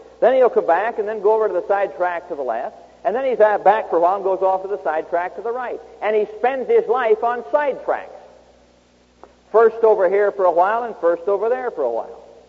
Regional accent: Midwest, United States; I said, by the way, Doc, did you know I'm from the Midwest? He said, no. I said, yeah, I live just outside Omaha.

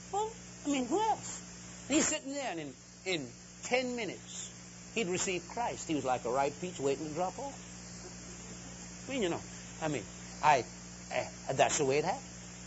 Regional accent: Titusville, United States; I'm from Titusville, and I'm a Baptist minister.

